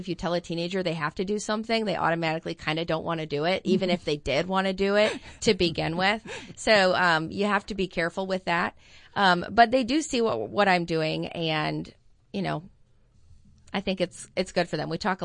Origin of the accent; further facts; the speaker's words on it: Wisconsin, United States; I mean, I'm from Wisconsin